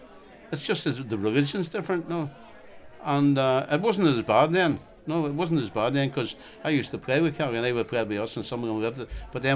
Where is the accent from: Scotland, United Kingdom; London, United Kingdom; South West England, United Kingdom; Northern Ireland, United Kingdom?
Northern Ireland, United Kingdom; Belfast; I grew up on the Donegal Road in Belfast, right? And in a Protestant area, a very, very Protestant area called the Village, right?